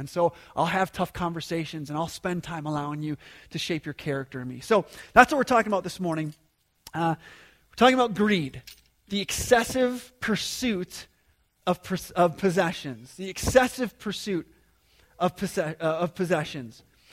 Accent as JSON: {"language": "English", "region": "Wisconsin", "country": "United States", "tie": "born or raised there", "also_born_or_lived": "New Mexico", "said": "Now, I grew up here in Wisconsin, so I saw, you know, deer, and I saw big deer, I saw big bucks. And so I lived in New Mexico for 7 years."}